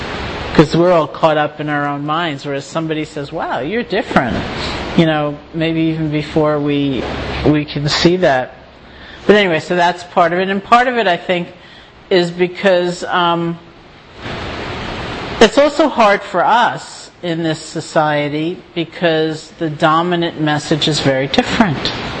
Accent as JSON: {"language": "English", "region": "New York", "country": "United States", "said": "it's not, I'm a New Yorker, you know"}